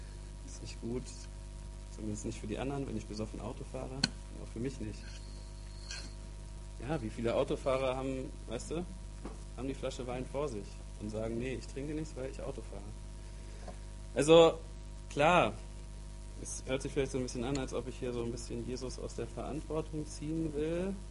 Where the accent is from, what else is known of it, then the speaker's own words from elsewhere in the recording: Germany; Wir als Westler, wir als Deutsche, wir leben in der Fülle.